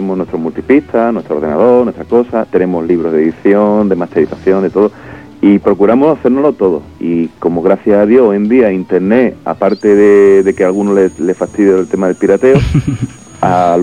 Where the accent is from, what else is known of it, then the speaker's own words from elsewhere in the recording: Caratraca, Andalusia, Spain; Yo, de hecho, soy de Caratraca.